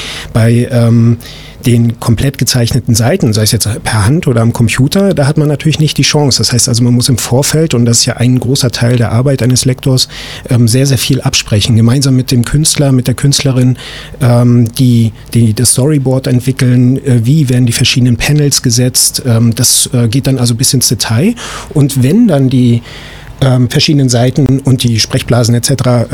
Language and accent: German; Neubrandenburg, Mecklenburg-Vorpommern, Germany; born there; also born or lived in Berlin; now in Rostock, Germany; Ich bin vor 2 Jahren zurück nach Mecklenburg-Vorpommern gekommen. Ich bin gebürtiger Neubrandenburger und wohne jetzt eben hier in Rostock